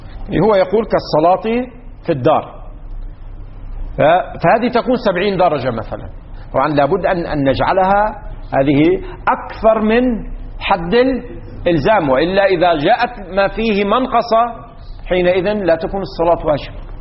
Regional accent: Lebanon; now in Qom, Iran; هذا عندنا في لبنان الحمام يطلق على كليهما

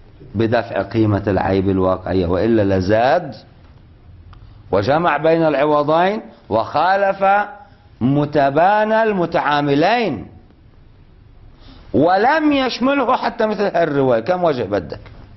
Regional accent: Lebanon; مش يعني مثل عندنا بلبنان بالدولار نقدنا الغالب والدولار

